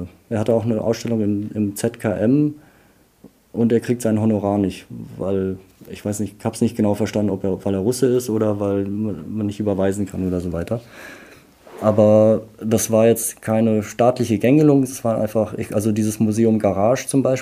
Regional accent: Germany; Ich kann nur sagen, dass für mich als Deutscher ist es eine Tragödie, dass diese ganze östliche Verbindung jetzt so völlig wegbricht

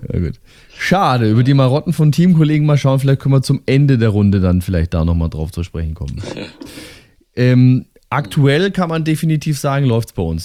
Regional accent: Munich, Bavaria, Germany; zumindest schon mal als Münchner

